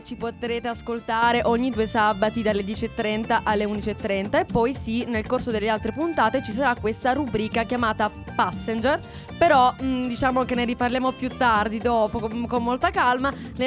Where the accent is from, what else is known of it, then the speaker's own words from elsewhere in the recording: Sicily, Italy; siamo una siciliana presente